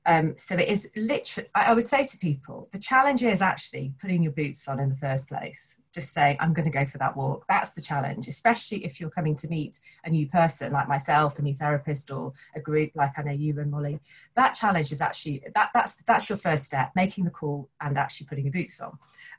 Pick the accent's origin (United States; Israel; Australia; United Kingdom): United Kingdom; West Midlands; I grew up in Staffordshire, always outdoors as a youngster.